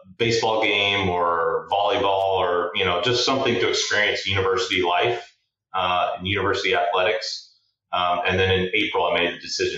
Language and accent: English; Tucson, Arizona, United States; You know, we grew up in Tucson, so there's tons of fighter jets out there between the Guard and then the active duty with the A-10s and then the Vipers.